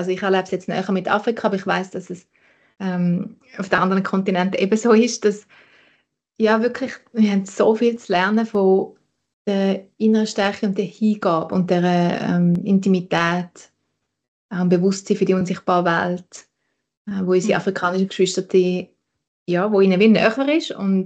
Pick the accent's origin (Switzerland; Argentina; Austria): Switzerland; dass wir als Schweizer irgendwo hingehen und etwas Gutes tun